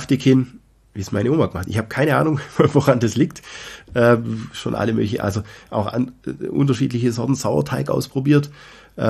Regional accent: Swabia, Germany; als Schwabe schmeißt man ja nichts weg, ne?

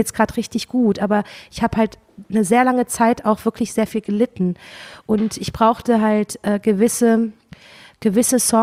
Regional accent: Cologne, North Rhine-Westphalia, Germany; ich komme ja aus Köln

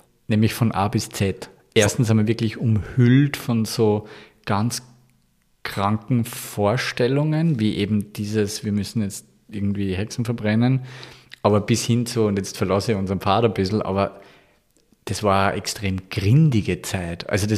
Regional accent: Vienna, Austria

